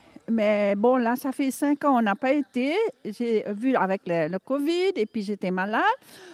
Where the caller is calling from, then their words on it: Mauritius; Je viens de l'île Maurice et bien sûr qu'on vous écoute depuis l'île Maurice.